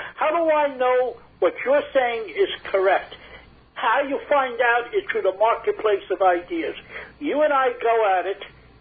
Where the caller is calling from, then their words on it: Queens, New York, United States; I'm calling from Queens.